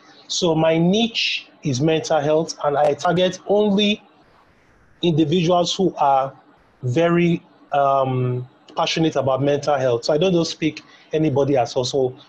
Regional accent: Lagos, Nigeria; Born and raised in Lagos, Nigeria, from a very nice and humble home.

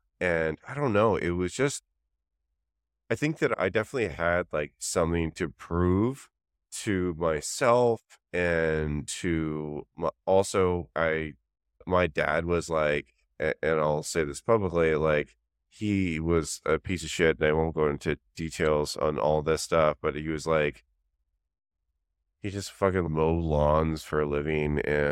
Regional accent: Canada; as the other fellow Canadian

